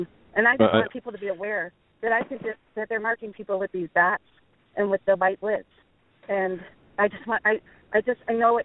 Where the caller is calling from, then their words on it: Phoenix, Arizona, United States; I'm calling from Phoenix.